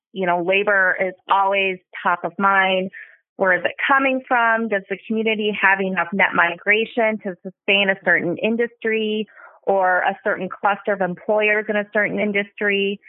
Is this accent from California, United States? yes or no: no; Minnesota, United States; now in Nashville, United States; One thing that people probably do know is that I am from Minnesota, but I hate the cold, and that's how I ended up in Nashville.